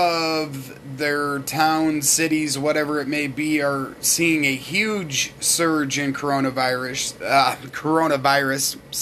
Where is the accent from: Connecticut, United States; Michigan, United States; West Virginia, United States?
Michigan, United States; When I grew up in Michigan, man, I dealt with the winter a lot better